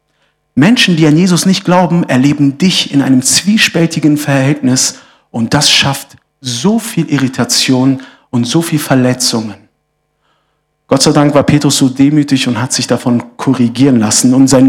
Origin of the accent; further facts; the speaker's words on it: Wolfsburg, Lower Saxony, Germany; Heute in Deutschland werden zum Beispiel aus Wolfsburg, wo ich herkomme, ist viel Geld im Umlauf.